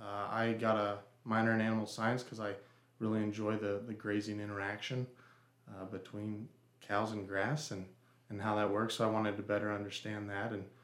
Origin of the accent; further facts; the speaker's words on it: Oregon, United States; So I grew up in Western Oregon, and then I went to school at Oregon State